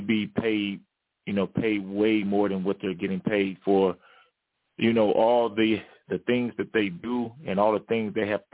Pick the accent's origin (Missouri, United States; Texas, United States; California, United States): Texas, United States; Hitchcock; now in Houston, United States; Of course, I'm out here in Houston, Texas. I'm not too far. Where I'm from Hitchcock, Texas.